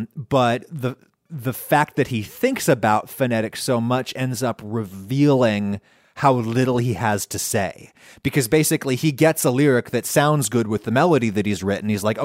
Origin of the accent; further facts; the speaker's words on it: Pennsylvania, United States; so I'm from Pennsylvania. I'm from State College, which is like a posh college town, but like